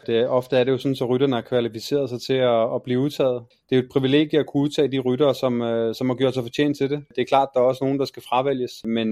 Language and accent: Danish; Rødovre, Capital Region of Denmark, Denmark; kommer hjem over Farum igennem min hjemby Rødovre